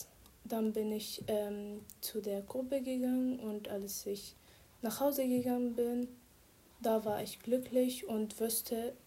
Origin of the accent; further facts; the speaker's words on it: Syria; now in Leonberg, Germany; 16 Jahre alt. Ich komme aus Syrien.